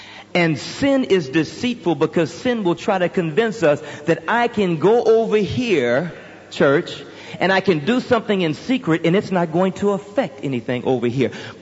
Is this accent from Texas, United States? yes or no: yes; Houston, Texas, United States; I'm from Texas, all right? My folk are from southern Louisiana. But I grew up in Houston on the Texas Gulf Coast, and one of the things I like to do was fish.